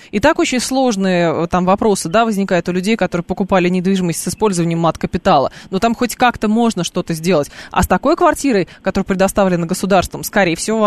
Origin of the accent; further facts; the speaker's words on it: Moscow, Russia; мы москвичи